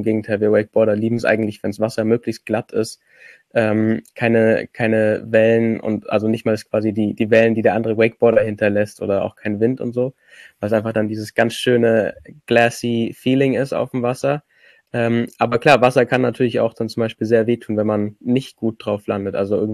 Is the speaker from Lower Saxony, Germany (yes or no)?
no; Bavaria, Germany; also ich komme aus dem Allgäu